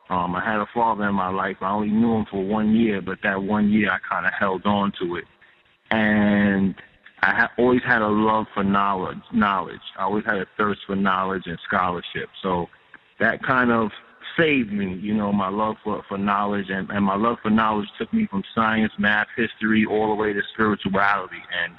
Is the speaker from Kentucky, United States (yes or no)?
no; Harlem, New York, United States; I'm originally from Harlem.